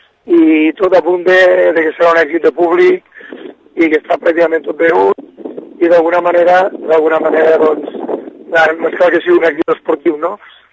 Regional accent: Lleida, Catalonia, Spain; Tots som pràcticament de Lleida

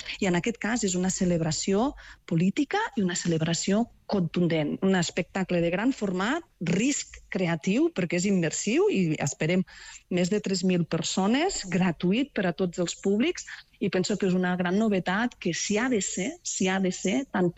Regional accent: Vilanova de Bellpuig, Catalonia, Spain; jo no soc de Targa, soc d'un poble del costat que es diu Vilanova de Bellpuig

